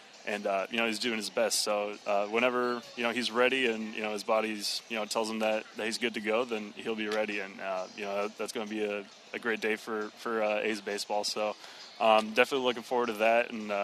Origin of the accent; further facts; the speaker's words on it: Indiana, United States; You know, I grew up in Indiana, lived in Indiana my whole life.